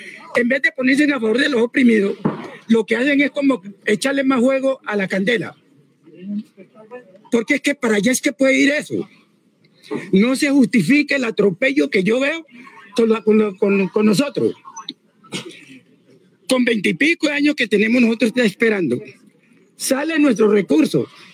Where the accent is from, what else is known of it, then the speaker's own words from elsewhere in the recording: Poteo, Valle del Cauca, Colombia; Soy afectado del río porque allá estaba y allá tengo cosas, pero soy del corregimiento de Poteo.